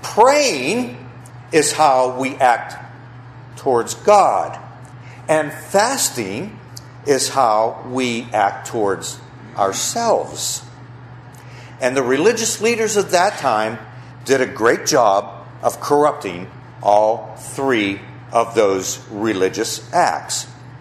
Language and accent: English; Pittsburgh, Pennsylvania, United States; And that was the first time I realized, growing up in Pittsburgh, I like country music.